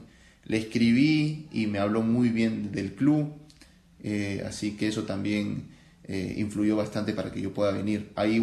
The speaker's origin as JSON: {"language": "Spanish", "country": "Peru", "said": "Estuve sin equipo un mes, esperando en mi país, en Perú. Tuve muchas ofertas en mi país"}